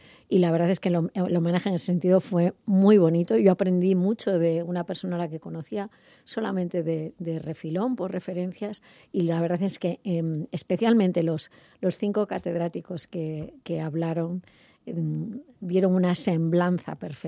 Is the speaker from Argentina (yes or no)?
no; Trives, Galicia, Spain; Yo soy de Trives, como el presidente Julio Ancoechea, entonces yo soy gallega, o sea, yo soy gallega por los 4 costados, aunque luego he recibido savia cántabra y ahora andaluza, vasca, catalana, o sea, yo soy de todo, pero soy gallega, yo soy de Trives.